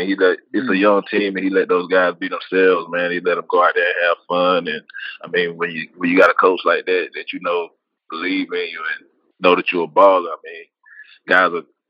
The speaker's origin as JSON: {"language": "English", "region": "North Carolina", "country": "United States", "tie": "born or raised there", "also_born_or_lived": "Charlotte", "said": "I'm actually from North Carolina, South Carolina, actually both. Where I'm from is I was born in Charlotte, South Carolina. It's like 15 minutes away from where I was raised in North Carolina."}